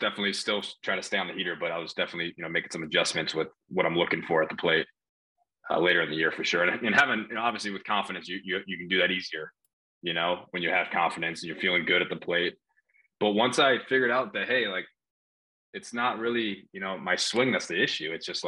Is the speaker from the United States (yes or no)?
yes; Wisconsin, United States; You know, Varsho, yeah, he's another Wisconsinite because I grew up in Wisconsin.